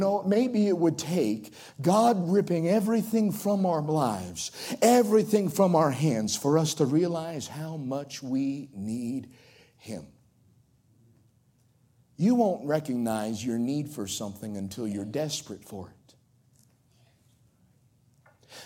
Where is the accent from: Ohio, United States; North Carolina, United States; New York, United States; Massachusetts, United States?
North Carolina, United States; Elizabeth City; Where I'm from, in the east, I'm from the Outer Banks of North Carolina, right on the coast, a little place called Elizabeth City, big Coast Guard town. And where I'm from, in that part of the country, we use the word bless a lot.